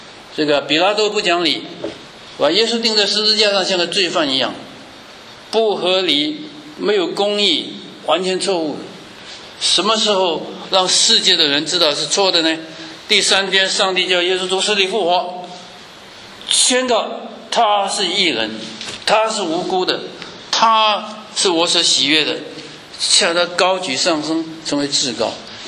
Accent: China; 那像我们是中国人了啊

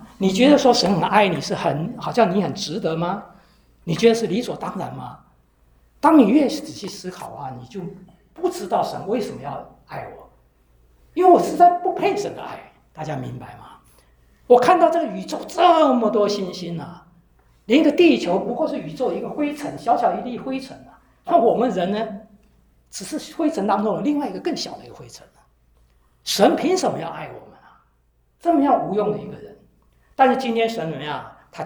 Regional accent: China; 我们是中国人啊

